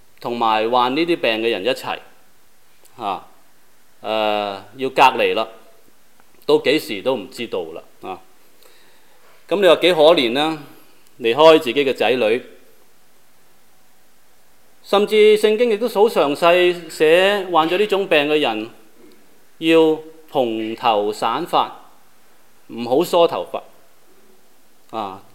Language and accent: Chinese; China; 等於現在我們中國人和日本人有些不是很啱